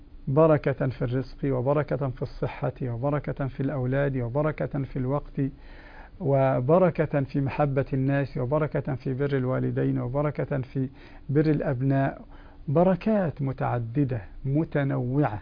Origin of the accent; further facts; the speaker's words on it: Egypt; وهذا التورق ما يسميه العامة عندنا في مصر حرق السلعة